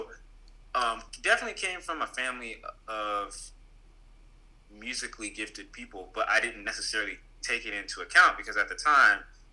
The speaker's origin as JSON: {"language": "English", "town": "Florence", "region": "South Carolina", "country": "United States", "said": "So I am from, well, again … I'm from Florence, South Carolina."}